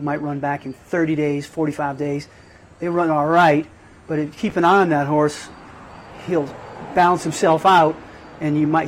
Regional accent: New Orleans, Louisiana, United States; I'm from New Orleans.

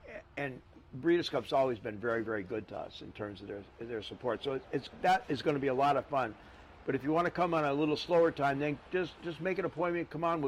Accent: Boston, Massachusetts, United States; And I said, boy, I'm from Boston.

